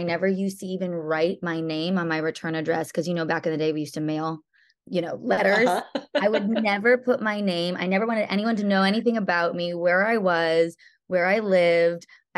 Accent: Boston, Massachusetts, United States; born there; also born or lived in Connecticut; So I was born in Boston. Everyone seems to be from Boston, but a lot of us ended up in Connecticut.

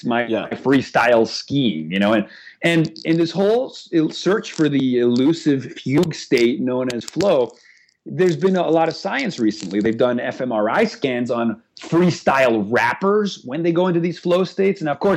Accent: Caracas, Capital District, Venezuela; moved away as an adult; I grew up in Venezuela, and I lived in Caracas, the capital, until I was 18. And I grew up bilingual. Like I basically, in my house, they spoke English and Spanish at the same time.

